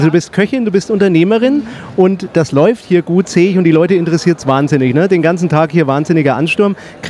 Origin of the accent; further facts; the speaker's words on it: Nuremberg, Bavaria, Germany; ich komme ja aus Nürnberg